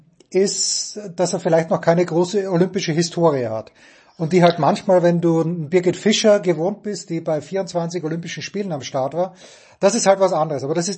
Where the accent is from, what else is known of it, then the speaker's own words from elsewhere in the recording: Austria; Ich bin Österreicher